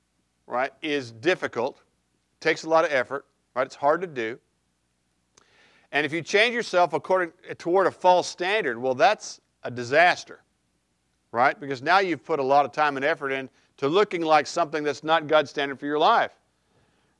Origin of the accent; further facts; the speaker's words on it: California, United States; you know, I grew up in California where it's really important that you look tan, right?